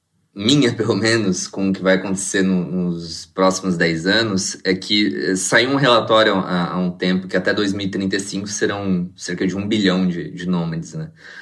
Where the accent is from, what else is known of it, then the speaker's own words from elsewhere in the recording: Imbituba, Santa Catarina, Brazil; born there; eu que nasci lá em Imbituba, Santa Catarina, uma cidade de 40 mil habitantes. Até meus 27 anos, eu trabalhei em Santa Catarina. Eu me mudei por causa de trabalho para uma cidade vizinha que chama Tubarão